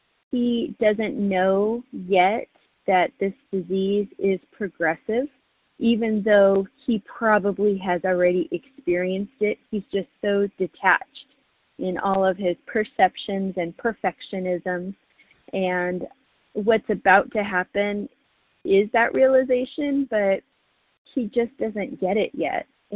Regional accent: North Carolina, United States; I'm from North Carolina, and I am working on my recovery with God.

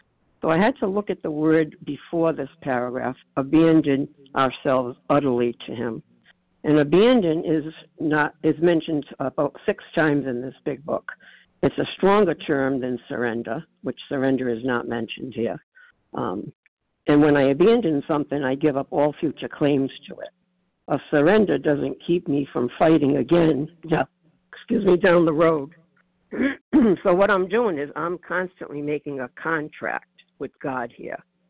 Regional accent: Rhode Island, United States; I'm from Rhode Island

